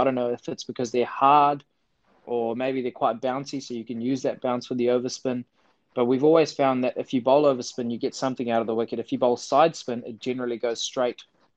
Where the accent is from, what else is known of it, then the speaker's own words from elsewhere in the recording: New Zealand; Growing up in New Zealand